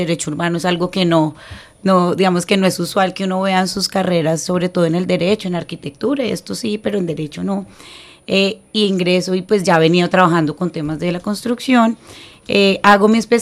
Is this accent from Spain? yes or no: no; Ibagué, Tolima, Colombia; born there; siempre quise volver. En mi tierra fue la que nací y acá estoy nuevamente aportándole a la ciudad.